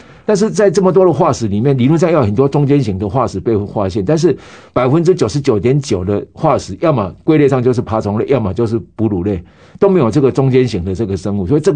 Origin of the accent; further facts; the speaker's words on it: Chianan Plain, Taiwan; also born or lived in Budai / Tuku; 所以我从小就在江南平原哦，这样到处搬来搬去，但是对我现在来看，我觉得这样很好啊，我也住过山上。啊，也住过渔村，像布袋啊，啊，也到过农村啊，像土库啊，就是当阿寮啊，这样子很多地方。